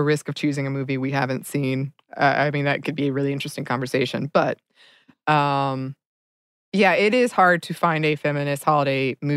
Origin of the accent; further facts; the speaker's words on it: Dahlonega, Georgia, United States; Hallmark movies were filmed in my hometown of Dahlonega, Georgia.